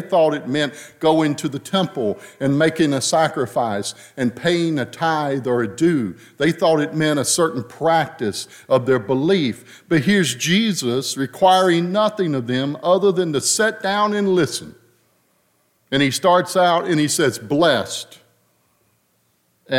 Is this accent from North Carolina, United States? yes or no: yes; North Carolina, United States; also born or lived in Lewisburg; After being born in Lewisburg, I grew up in parsonages all across Eastern North Carolina, from the Wilmington area to the Outer Banks to Morehead City